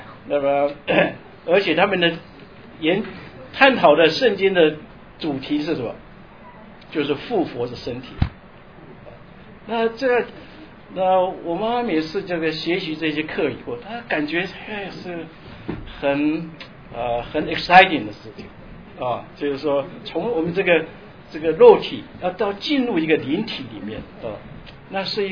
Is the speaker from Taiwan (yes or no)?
no; China; 一般来讲，就是我们中国人有阴阳的这种观念啊